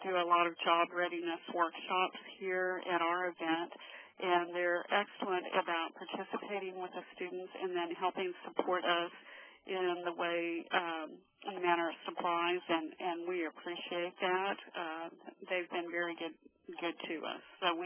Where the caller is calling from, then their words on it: Pittsburgh, Kansas, United States; I'm calling from Pittsburgh, Kansas.